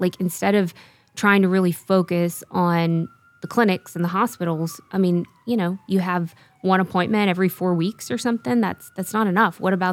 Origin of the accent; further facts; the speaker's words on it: Arkansas, United States; I am from Arkansas.